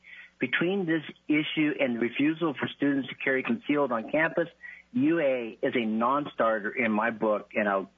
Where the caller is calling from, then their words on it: Palmer, Alaska, United States; I'm calling from Palmer.